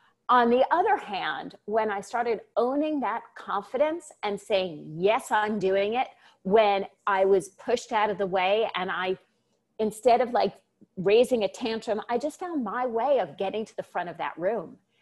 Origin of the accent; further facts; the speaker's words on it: New York, United States; Because, and again, Christopher, it's being that New Yorker. Am I really going to let that stop me?